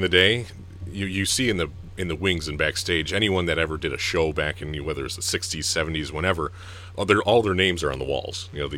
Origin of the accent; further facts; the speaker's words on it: Harbor Beach, Michigan, United States; growing up in Harbor Beach, we took it for granted